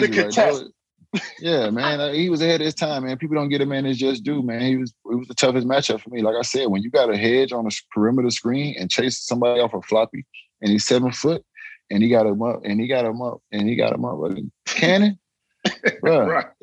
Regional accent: Miami, Florida, United States; Nah, growing up in Miami, man, and it was sad because, you know what I'm saying?

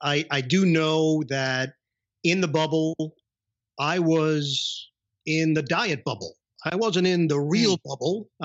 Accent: New York, United States; Yeah, growing up in New York, you know where I'm going.

